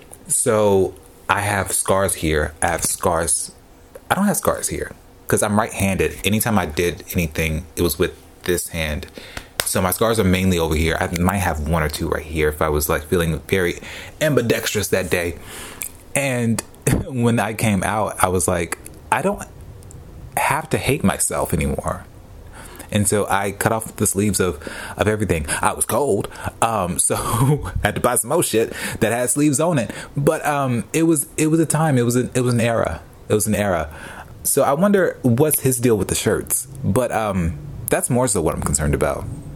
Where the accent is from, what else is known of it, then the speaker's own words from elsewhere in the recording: Tennessee, United States; I always tell people I'm from Tennessee. You know, the home of country music and racism.